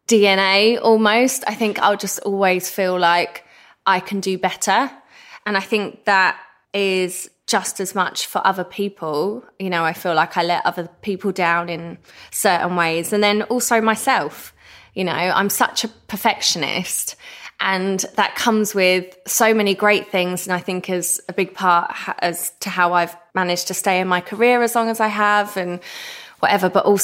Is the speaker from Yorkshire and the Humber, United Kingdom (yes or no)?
no; East of England, United Kingdom; or I'm the girl from Essex that did good.